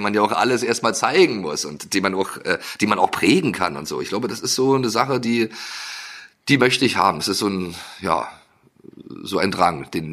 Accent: eastern Germany, Germany; wir sind ja auch im Osten groß geworden

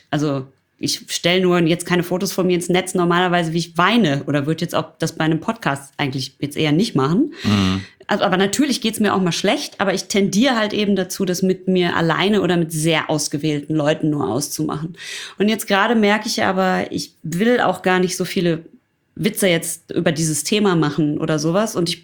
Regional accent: North Rhine-Westphalia, Germany; weil ich komme aus dem Ruhrpott und ich bin guter Kumpel

